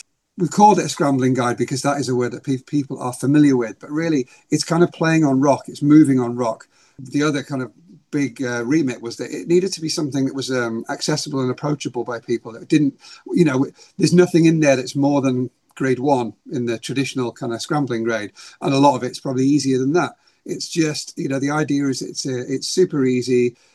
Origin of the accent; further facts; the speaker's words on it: Wales, United Kingdom; also born or lived in Peak District; I grew up in North Wales, in Snowdonia, and then moved to the Peak, well, South Wales for 4 years, and then the Peak District.